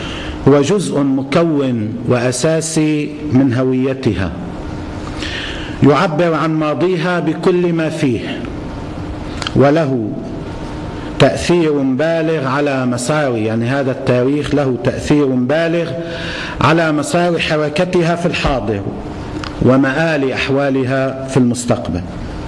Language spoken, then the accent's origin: Arabic; Al-Qantara, Nabatieh Governorate, Lebanon; كان أهالي بلدتي القنطرة التي كانت تحت الاحتلال وبلدة الغندورية